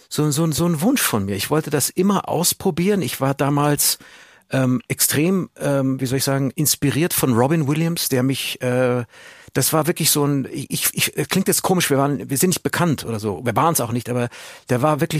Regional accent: Munich, Bavaria, Germany; Ich bin Münchner, ja freilich, ja logisch.

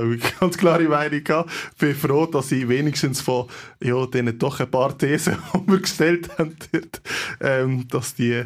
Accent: Basel, Basel-Stadt, Switzerland; man geht gerne ins Berner Oberland als Basler.

